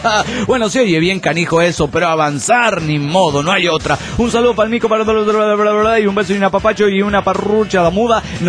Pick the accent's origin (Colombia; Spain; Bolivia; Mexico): Bolivia; Potosí; Les cuento que hoy en mi país, Bolivia, era el día del reto.